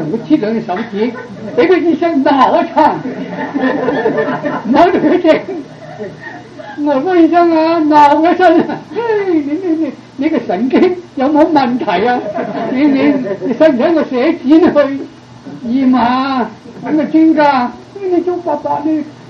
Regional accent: China; 身體發膚受之父母不敢毀傷，我哋中國人嘅道德

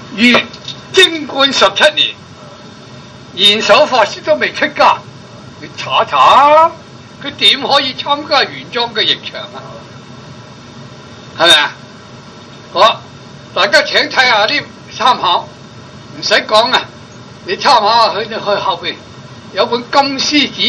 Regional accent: China; 我哋中国人啊个头脑都系笼统得多

